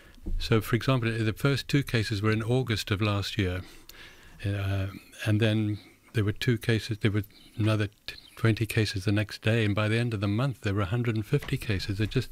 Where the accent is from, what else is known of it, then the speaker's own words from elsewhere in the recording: South Africa; born there; Well, I'm a son of Africa, because I was born in South Africa, and I've always missed being in Africa.